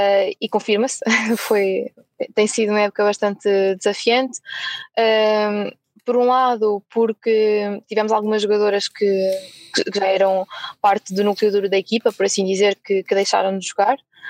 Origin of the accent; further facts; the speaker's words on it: Caldas da Rainha, Leiria, Portugal; das Caldas, da Rainha, que é de onde sou natural